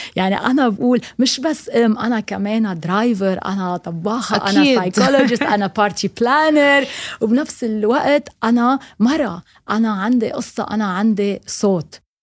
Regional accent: Lebanon; now in Dubai, United Arab Emirates; أنا لبنانية، قصتي بدبي ببلد عربي

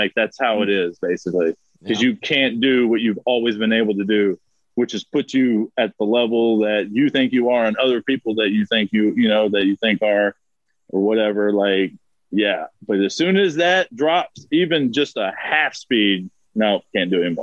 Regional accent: Texas, United States; I mean, I'm from South Texas.

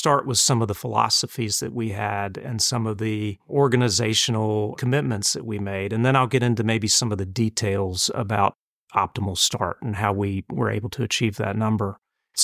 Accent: North Carolina, United States; So I grew up in Eastern North Carolina, a little town, about 11,000 people.

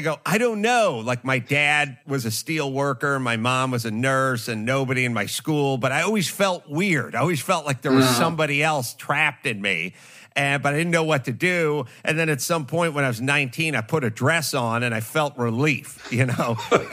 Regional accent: North Hollywood, California, United States; I had a friend, you know, where I grew up in North Hollywood. I had sort of the Valley guys who were just straight guys

